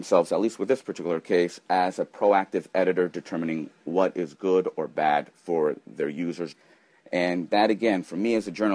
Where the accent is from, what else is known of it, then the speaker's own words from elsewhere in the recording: United States; As an American journalist, freedom of speech is the First Amendment.